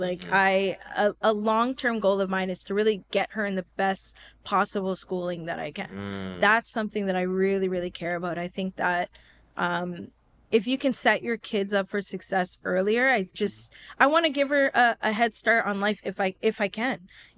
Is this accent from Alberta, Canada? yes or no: no; Toronto, Ontario, Canada; now in Pickering, Canada; up in Malvern, then I moved to M&L. I also lived at another block, EP. So like there's, you know, I grew up all around Scarborough and I then moved to Pickering.